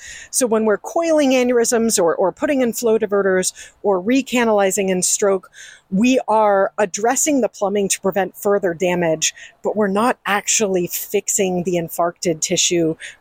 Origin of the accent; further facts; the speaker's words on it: Hong Kong; moved away; also born or lived in California; I grew up in Hong Kong and then moved to California and then went to college on the East Coast.